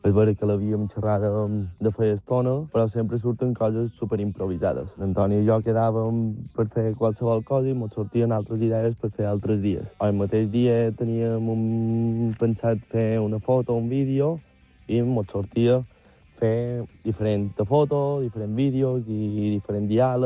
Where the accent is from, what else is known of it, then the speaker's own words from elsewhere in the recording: Cineu, Balearic Islands, Spain; pertanyem a Cineu, que som de Cineu i mos sentim de Cineu, que això és algo únic per nosaltres.